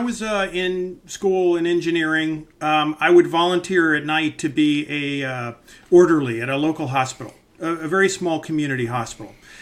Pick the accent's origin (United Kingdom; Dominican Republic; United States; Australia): United States; Virginia; So, you know, I'm from a middle-class family. I was a kid from Virginia.